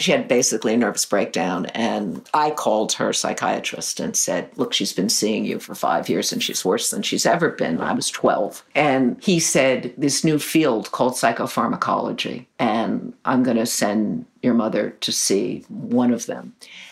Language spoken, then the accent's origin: English; New York City, New York, United States; and I grew up in Greenwich Village. So the kids who went to PS 41 with me was like a real mix